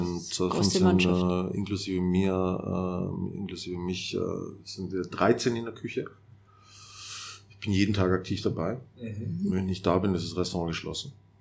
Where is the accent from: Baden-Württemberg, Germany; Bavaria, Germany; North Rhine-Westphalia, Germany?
Baden-Württemberg, Germany; ich bin Schwabe vom Brett mit der Hand